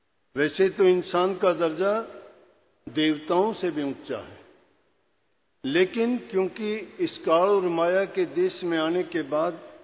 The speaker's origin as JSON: {"language": "Hindi", "region": "Haryana", "country": "India", "said": "हम हरियाणा से आते हैं। राधा स्वामी मत के अनुयायी हैं"}